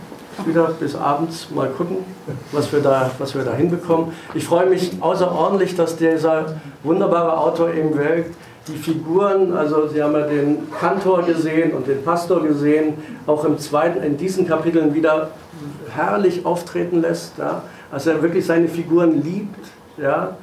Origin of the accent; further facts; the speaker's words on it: East Germany, Germany; Wir sind da sehr stark mit der sowjetischen, russischen Kultur aufgewachsen hier im Osten.